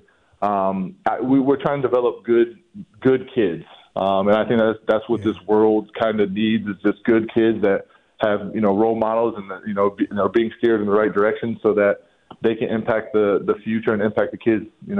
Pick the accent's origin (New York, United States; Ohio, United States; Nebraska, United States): Ohio, United States; Foster; But then my hometown of Foster, Ohio, and even, you know, the in Northwest Ohio territory, and then into Iowa, where I went to school